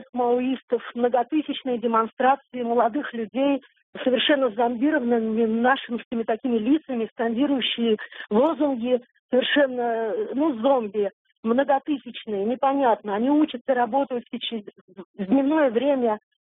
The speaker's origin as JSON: {"language": "Russian", "region": "Saint Petersburg", "country": "Russia", "said": "Я из Санкт-Петербурга."}